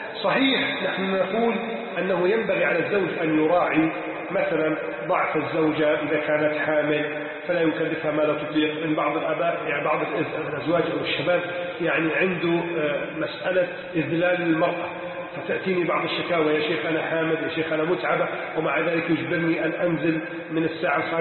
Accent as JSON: {"language": "Arabic", "country": "Egypt", "said": "بلدنا مصر"}